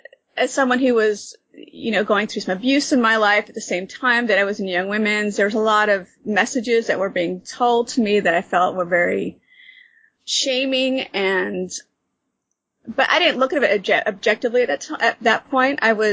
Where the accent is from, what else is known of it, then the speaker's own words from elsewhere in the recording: California, United States; Okay, I was raised LDS in Northern California, generations going back to Joseph Smith on both sides.